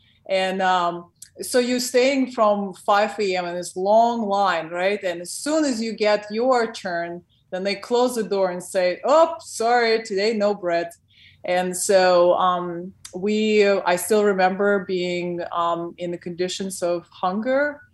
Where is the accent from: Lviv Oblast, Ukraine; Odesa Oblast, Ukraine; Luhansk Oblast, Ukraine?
Odesa Oblast, Ukraine; Odesa; English is a second language; Like, I'm from Odessa, where, of course, a very big, the biggest Jewish population outside of Israel.